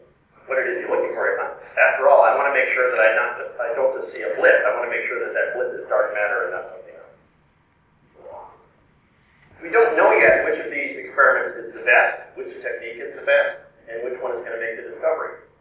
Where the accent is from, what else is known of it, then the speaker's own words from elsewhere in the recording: Minnesota, United States; I grew up in Minnesota, so I can vouch for the fact that it's a broken leaf.